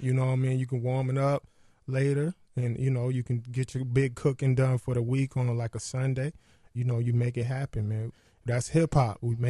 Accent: the South, United States; I grew up in the South and, you know, eating soul food and fast food and junk food.

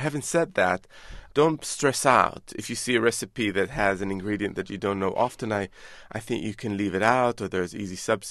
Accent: Jerusalem, Jerusalem District, Israel; I grew up in Jerusalem in the Middle East, and in various parts of the Middle East and Asia, the diet is very plant-based and doesn't include lots of meat in it.

